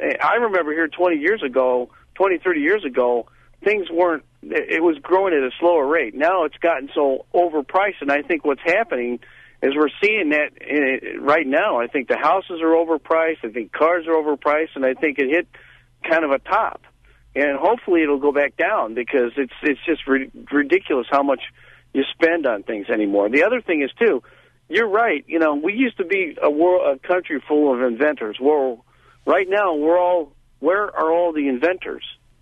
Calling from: Elburn, Illinois, United States; I'm on the road in Elburn, Illinois.

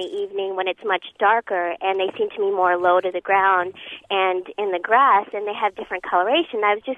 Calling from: Urbana, Illinois, United States; Hi. I'm calling from Urbana at the Bee Research Facility.

